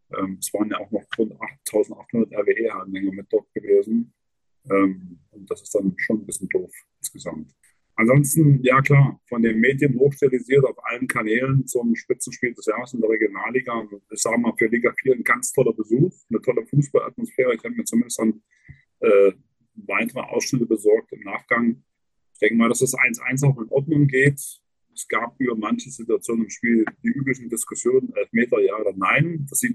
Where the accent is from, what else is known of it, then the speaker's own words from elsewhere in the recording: Dresden, Saxony, Germany; also born or lived in Magdeburg; now in Erfurt, Germany; Geboren in Magdeburg, in der Magdeburger Gegend, mit den Eltern runtergeschleppt, die Elbe nach Dresden.